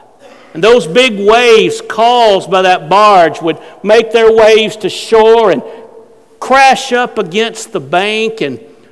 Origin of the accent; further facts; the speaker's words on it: Alabama, United States; I grew up in North Alabama, and I did a lot of fishing on the Tennessee River as I was growing up.